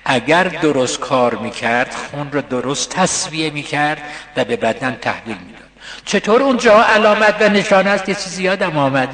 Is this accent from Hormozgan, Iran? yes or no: no; Isfahan, Iran; گفت اهل کجا هستید؟ گفتم اصفهان.